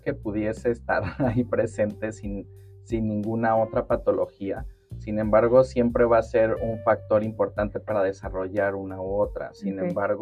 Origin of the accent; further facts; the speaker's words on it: Mexico; como mexicanos, cómo arraigamos y cómo nos relacionamos de alguna manera con la comida.